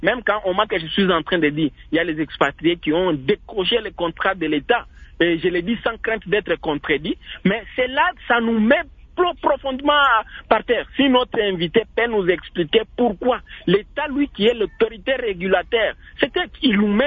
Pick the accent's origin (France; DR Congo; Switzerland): DR Congo; on cherche à relever la pauvreté ici chez nous au Congo